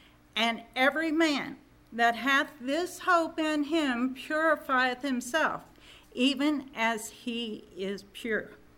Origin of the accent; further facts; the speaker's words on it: Kansas, United States; You know, I've been in seen those Kansas storms. Born and raised in Kansas, but there's nothing like them out in western Kansas.